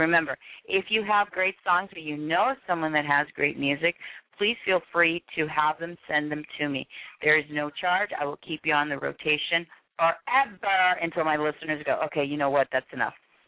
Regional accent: East Coast, United States; And I'm from the East Coast

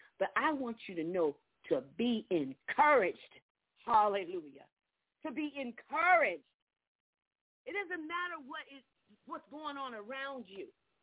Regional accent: Orlando, Florida, United States; moved away; You know, I was born and raised in Orlando. I left there 20 years ago, a little over 20 years ago.

